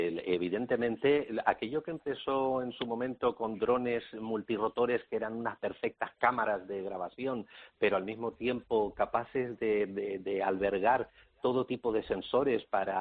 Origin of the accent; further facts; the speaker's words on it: Canary Islands, Spain; moved away; yo como canario que ha vivido tantos años fuera de su tierra